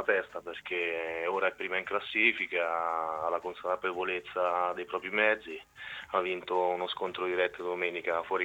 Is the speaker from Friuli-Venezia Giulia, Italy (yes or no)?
no; Cupramontana, Marche, Italy; da quando ero piccolo e sono cresciuto nel mio paese a Cupramontana.